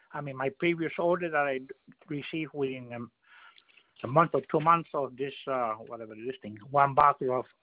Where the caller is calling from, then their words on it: Miami, Florida, United States; I'm calling from Miami.